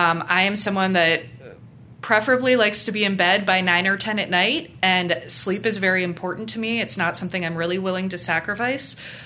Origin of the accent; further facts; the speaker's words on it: Connecticut, United States; I grew up in Connecticut, and so I was out of state